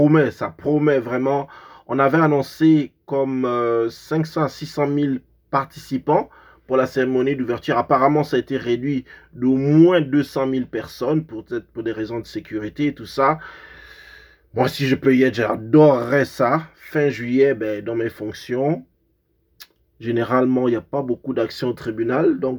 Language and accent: French; Gabon; si mon pays d'origine, le Gabon, peut être présent à cette compétition-là